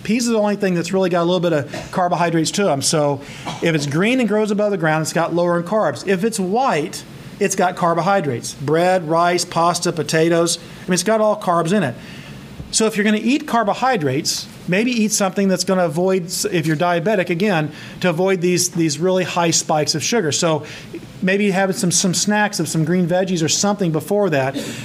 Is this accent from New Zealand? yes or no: no; the South, United States; again, growing up in the South